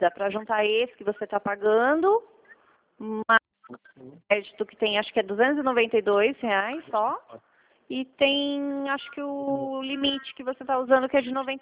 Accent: São Paulo, Brazil; Eu sou daqui de São Paulo.

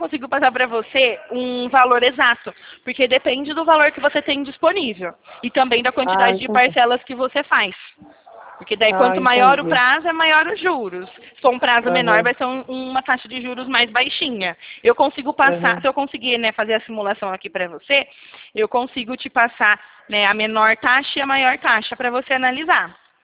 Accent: Limeira, São Paulo, Brazil; Eu sou aqui de Limeira, pertinho.

